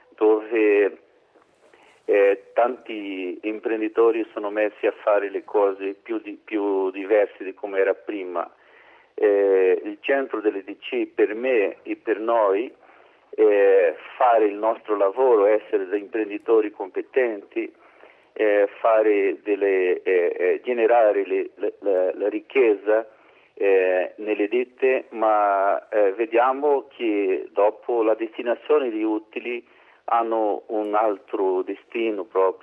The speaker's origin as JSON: {"language": "Italian", "country": "Brazil", "second_language": "Italian", "said": "io sono brasiliano e parlo qualcosa italiano, ma non come penso il meglio italiano."}